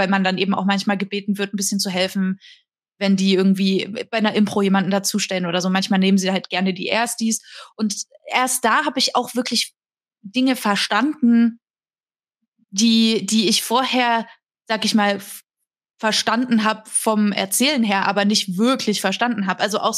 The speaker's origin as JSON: {"language": "German", "region": "Saxony", "country": "Germany", "said": "ich komme aus Sachsen, bestimmte Endungen benutzen wir halt nicht."}